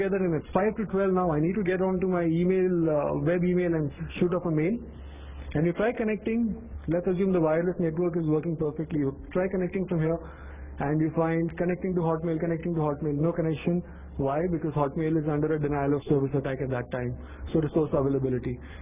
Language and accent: English; India; just because I'm here from India, it doesn't mean that this session is going to cover stuff like how to protect yourself from a malicious snake charmer